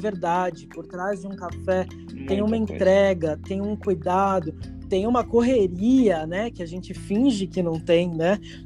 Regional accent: São Paulo, Brazil; eu sou nascido e criado em São Paulo, né? Meu pai veio da Bahia, minha mãe veio da Paraíba

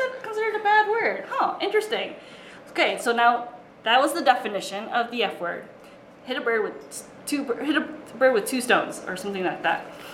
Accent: United States; I know, I grew up in the States, so made in the USA

